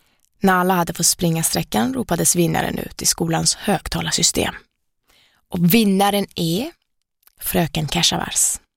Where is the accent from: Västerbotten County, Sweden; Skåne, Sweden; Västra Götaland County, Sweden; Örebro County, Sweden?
Skåne, Sweden; accent: Scanian; now in Stockholm, Sweden; Min skånska försvann inom loppet av 2 dagar då ingen, och då menar jag verkligen ingen, i Stockholm kunde förstå vad jag sa.